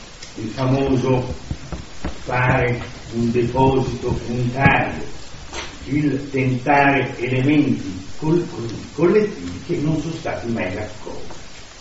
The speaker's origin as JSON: {"language": "Italian", "town": "Milan", "region": "Lombardy", "country": "Italy", "said": "con una monotonia degna da buon milanese lombardo da fatto quarti, quale sono io"}